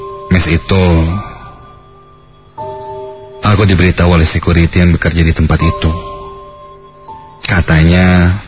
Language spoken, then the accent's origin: Indonesian; Garut, West Java, Indonesia; now in Bandung, Indonesia; Aku memang bukan asli dari Bandung. Asalku dari Garut.